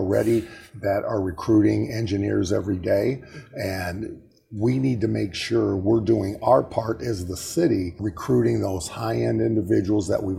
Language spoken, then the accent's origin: English; LaPorte, United States; When I grew up in LaPorte had a pride about where they lived.